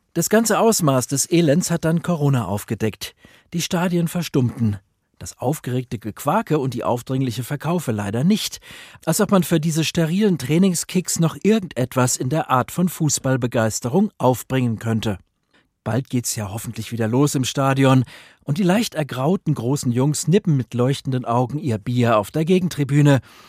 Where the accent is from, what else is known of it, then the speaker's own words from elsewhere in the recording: Munich, Bavaria, Germany; Als geborener Münchner hatte ich mit etwa 7 Jahren beschlossen